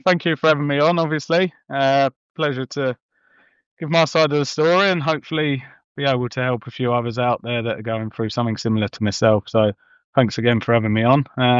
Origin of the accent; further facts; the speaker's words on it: South East England, United Kingdom; now in Carlisle, United Kingdom; So, like you say, I'm living my trade up in Carlisle now. I'm from Kent originally.